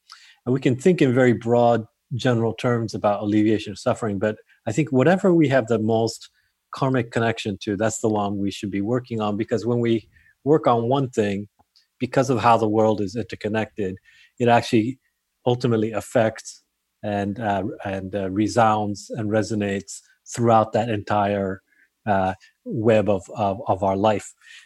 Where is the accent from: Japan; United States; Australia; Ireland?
Japan; You know, I grew up in Japan. Mm-hmm. My mom is Japanese and my dad is British. And when I was growing up, we would go both to a Buddhist temple, you know, that's connected to my mother's side of the family, a Buddhist family.